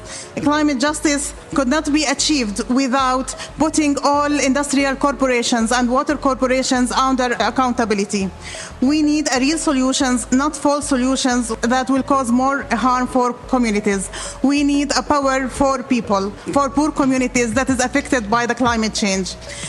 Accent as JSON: {"language": "English", "country": "Palestine", "said": "I came from Palestine that live under the longest occupation in the world."}